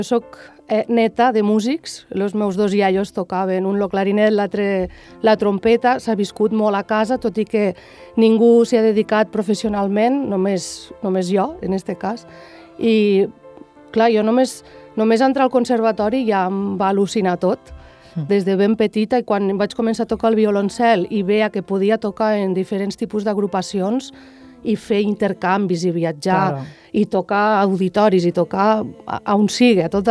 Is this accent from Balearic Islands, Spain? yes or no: no; Tortosa, Catalonia, Spain; sóc d'aquí Tortosa, com bé has dit.